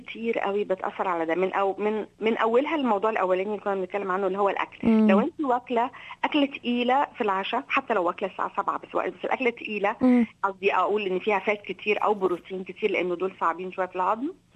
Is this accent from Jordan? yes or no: no; Egypt; احنا كمصريين